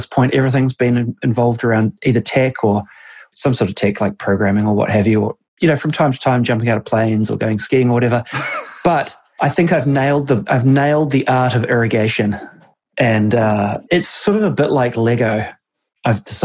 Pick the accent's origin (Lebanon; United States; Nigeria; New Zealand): New Zealand; I'm from New Zealand